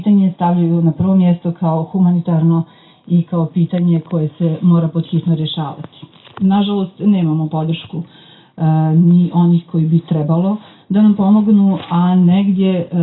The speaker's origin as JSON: {"language": "Serbian", "town": "Banja Luka", "region": "Republika Srpska", "country": "Bosnia & Herzegovina", "tie": "born or raised there", "said": "Ja, nažalost, dolazim iz Banja Luki."}